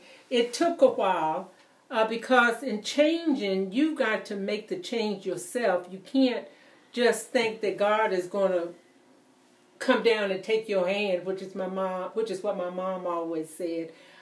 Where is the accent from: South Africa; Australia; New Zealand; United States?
United States; Lexington, Virginia; moved away as an adult; I'm from Lexington, Virginia. I moved, not just me, my husband and I moved down here about maybe 10 or 11 years ago.